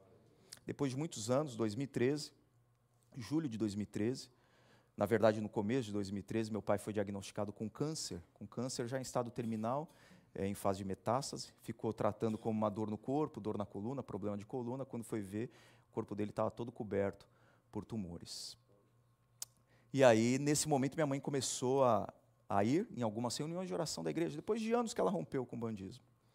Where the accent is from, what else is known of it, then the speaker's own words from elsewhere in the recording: Santos, São Paulo, Brazil; era a inauguração de uma igreja lá em Santos, na minha cidade natal